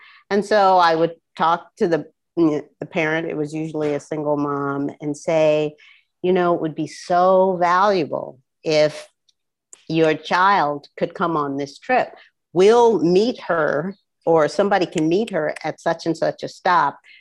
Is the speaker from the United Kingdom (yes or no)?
no; South Africa; now in United States; I'm from South Africa originally